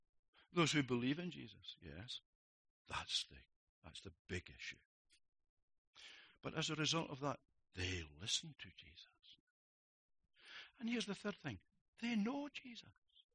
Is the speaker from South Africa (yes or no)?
no; Scotland, United Kingdom; Believe it or not, I'm a Scotsman, but we do have friends in the Midlands of England.